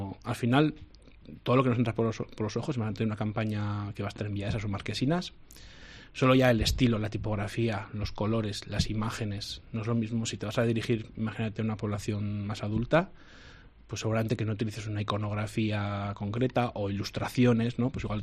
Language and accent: Spanish; Barañáin, Navarre, Spain; yo soy de Barañáin, dos amigos de Barañáin